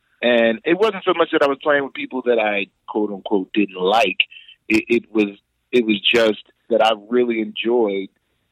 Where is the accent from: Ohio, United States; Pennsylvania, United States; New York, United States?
Pennsylvania, United States; Philadelphia; So, man, a huge portion of the people that I grew up listening to in Philly, like